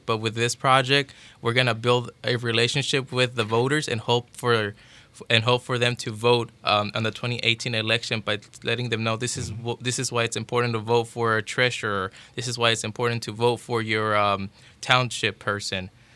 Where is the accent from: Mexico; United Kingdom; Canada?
Mexico; now in United States; I'm originally from Mexico, but I migrated to the United States. So I'm one of those documented students here in Indiana.